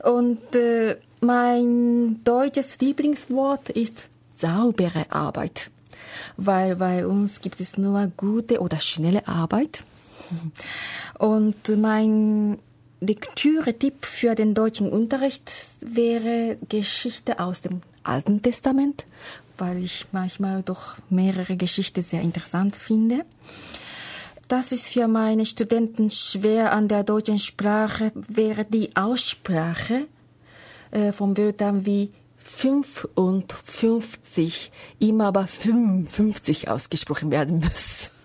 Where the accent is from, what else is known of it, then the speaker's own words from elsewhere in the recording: Tokyo, Japan; German is a second language; Ich komme aus Tokio, zwar aus Japan. Ich bin geboren vor langer, langer Zeit.